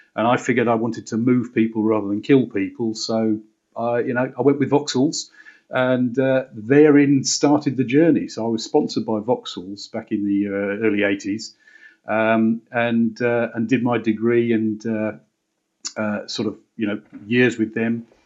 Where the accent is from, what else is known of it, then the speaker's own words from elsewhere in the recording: Luton, East of England, United Kingdom; born there; I'm proud to say I was born in Luton. You know, there's a time where you wouldn't have said that, but I was born at Luton and Dunstable Hospital.